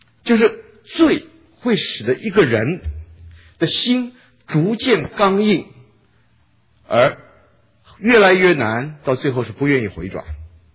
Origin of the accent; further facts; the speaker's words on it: China; 我们中国人